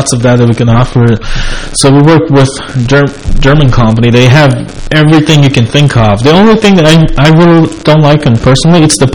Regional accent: Brazil; My wife's from Brazil. So I'm from Brazil as well.

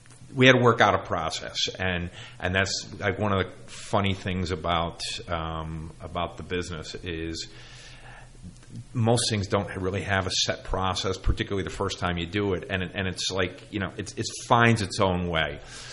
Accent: Ithaca, New York, United States; When I was growing up, I grew up in Ithaca, New York

